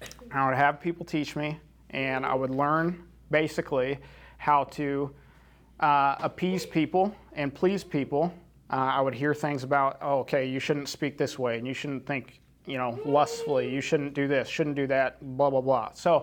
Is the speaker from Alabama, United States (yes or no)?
no; Illinois, United States; but I grew up in Southern Illinois. It's basically the outskirts of the Bible Belt.